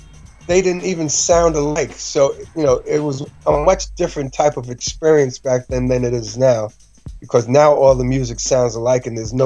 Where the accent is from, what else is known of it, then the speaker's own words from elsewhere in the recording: Bronx, New York, United States; I came from the Northeast Bronx. I'm not, you know, one of the guys from the South Bronx like